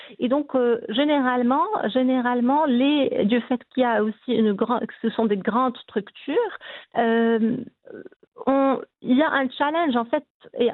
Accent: Casablanca, Casablanca-Settat, Morocco; moved away as an adult; moi, j'ai grandi à Casablanca avant de quitter le Maroc pour poursuivre mes études à l'étranger.

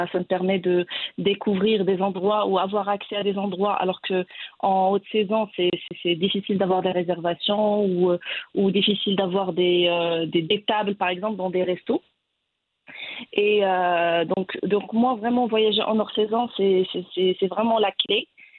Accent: Morocco; moved away as an adult; now in France; Et quand j'ai quitté le Maroc pour faire mes études en France, en 2014, j'ai laissé cette envie de découvrir le max d'endroits de côté pour me concentrer sur mes études.

